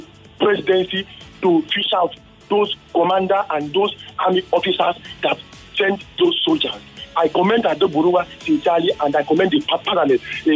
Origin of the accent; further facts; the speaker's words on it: Surulere, Lagos, Nigeria; from Surulere.